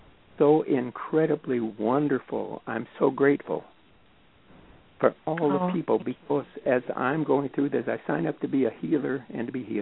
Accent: Washington, United States; I'm from Washington State.

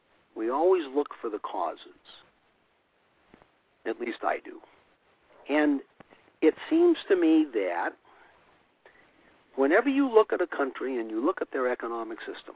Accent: Hayfork, California, United States; Right here in my hometown of Hay Fork, California, it's $3.99 a gallon for diesel

